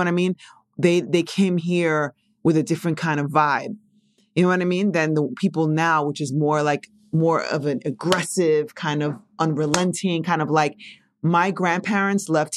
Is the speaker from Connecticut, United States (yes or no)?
no; New York, United States; And I'm glad that my daughter doesn't feel the way I did growing up in New York.